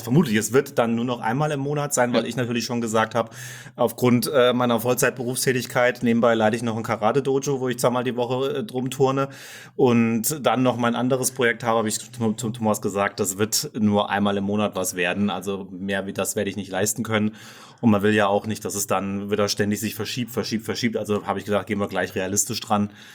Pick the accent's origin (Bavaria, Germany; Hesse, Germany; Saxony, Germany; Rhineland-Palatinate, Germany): Hesse, Germany; Fulda; ich komme ebenfalls aus Fulda